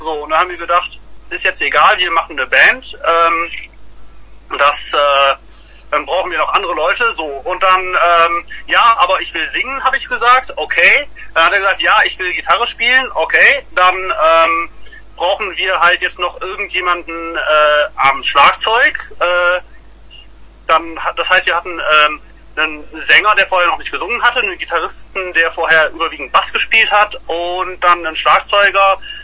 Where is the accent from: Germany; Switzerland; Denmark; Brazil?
Germany; Berlin; Wir kommen aus Berlin